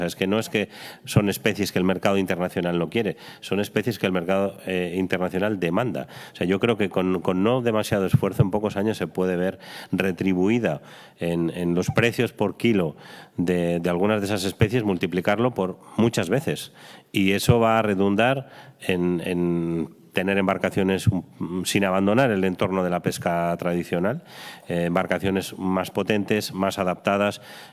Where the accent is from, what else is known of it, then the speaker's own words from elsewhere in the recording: Basque Country, Spain; Yo soy vasco, para nosotros el consumo de pescado, después de las focas, creo que somos los segundos que más comemos.